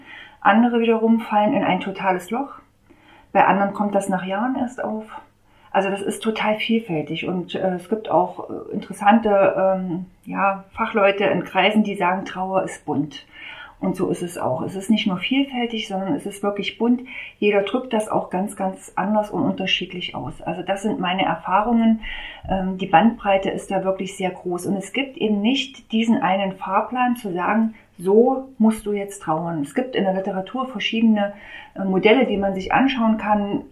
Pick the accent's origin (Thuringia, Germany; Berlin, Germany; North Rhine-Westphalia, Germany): Thuringia, Germany; Mühlhausen; born there; ich bin gebürtige Mühlhäuserin. Ich bin aktuell 42 Jahre alt, bin hier auch verwurzelt in der Region, habe meine Familie hier, bin Mutter von zwei Kindern